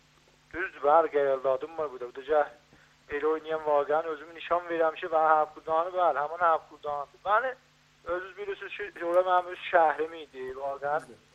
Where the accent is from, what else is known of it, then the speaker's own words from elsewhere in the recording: Tabriz, East Azerbaijan, Iran; vaqiyyət bizdə Təbrizdə böyümüşük